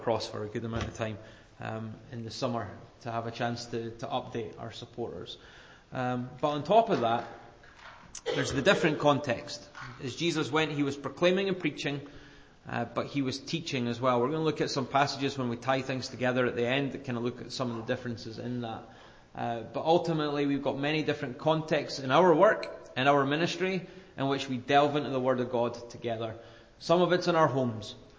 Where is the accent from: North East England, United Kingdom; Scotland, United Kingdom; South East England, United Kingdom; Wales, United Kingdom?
Scotland, United Kingdom; Church that I grew up in Scotland, it was me and my sisters and one other family that lived about 20 miles away.